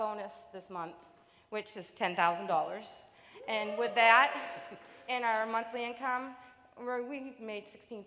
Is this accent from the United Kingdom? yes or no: no; Ipswich, Massachusetts, United States; Ipswich, Massachusetts, where the fried clam is.